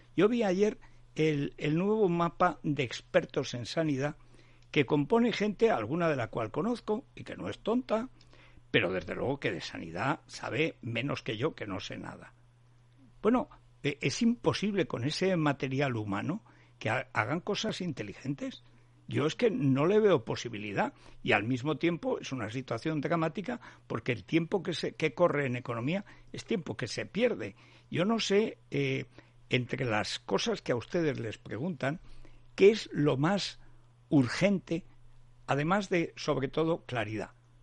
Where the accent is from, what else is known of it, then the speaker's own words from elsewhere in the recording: Castilla-La Mancha, Spain; yo contaba lo de mi pueblo, pero es que, aparte que barro siempre que puedo para casa, porque si no, el de Teruel al piste nunca barrera, pero lo fundamental, ¿qué hacemos nosotros a 4 kilómetros de Guadalajara